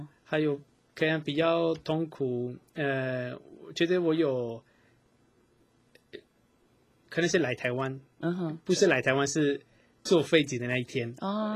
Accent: Madrid, Community of Madrid, Spain; Chinese is a second language; 在马德里，我是马德里人，但还没讲。

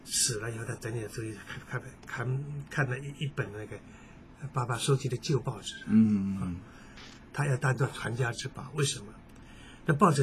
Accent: China; 当然我们中国人一句说的为善不欲人知

